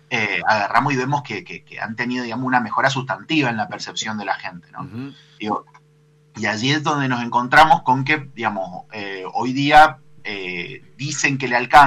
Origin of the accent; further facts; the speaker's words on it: Argentina; en esta raza tan particular que somos los argentinos, ¿no? Esta raza forjada al calor de la crisis